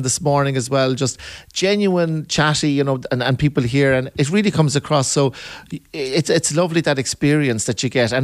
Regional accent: Cork, Munster, Ireland; I love cheese because I'm from Cork, and we love cheese in Cork.

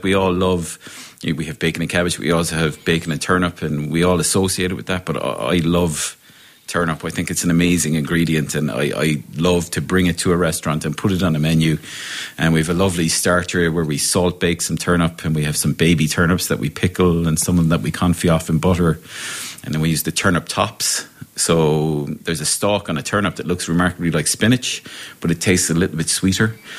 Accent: Ireland; We're Irish. It's in our blood.

